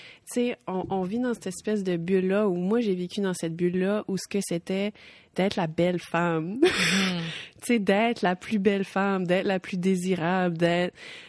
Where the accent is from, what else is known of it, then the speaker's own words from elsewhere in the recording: Shippagan, New Brunswick, Canada; born there; Je suis née à Chupagan.